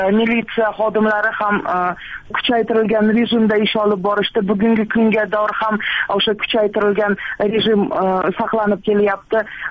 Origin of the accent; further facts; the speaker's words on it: Kyrgyzstan; Shu shaharda tug'ilganmiz, shu diyorda yashayapmiz. Farzandlarimizni katta qilyapmiz. Ota-onalarimiz shu diyorda yashab o'tyapti.